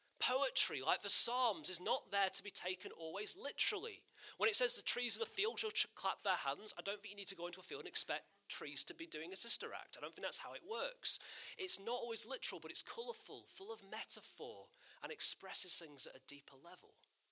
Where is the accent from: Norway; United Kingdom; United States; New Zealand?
United Kingdom; Blackpool, North West England; I'm from Blackpool, it's fine.